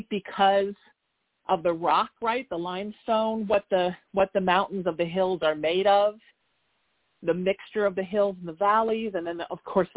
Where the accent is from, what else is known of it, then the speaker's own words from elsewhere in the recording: Huntington Beach, California, United States; I grew up in Huntington Beach, which half of Huntington Beach is actually below sea level, including the part I grew up in.